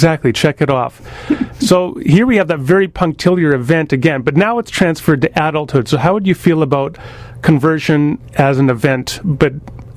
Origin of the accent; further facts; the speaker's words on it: Kelowna, British Columbia, Canada; you evangelized Sunday nights where I grew up in Kelowna